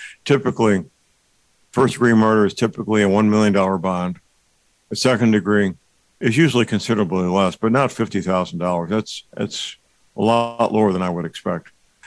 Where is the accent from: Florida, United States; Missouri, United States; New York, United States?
Missouri, United States; St. Louis; in my hometown, St. Louis, we've got a prosecutor who received Soros money for her campaign.